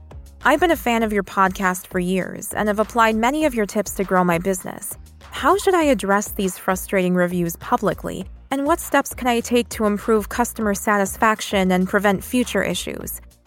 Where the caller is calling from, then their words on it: Seattle, Washington, United States; Hey, Chris … from Seattle.